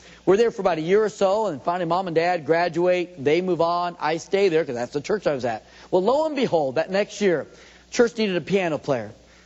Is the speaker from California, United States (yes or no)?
yes; San Diego, California, United States; I mean, really, I grew up in San Diego, grew up in big city, San Diego.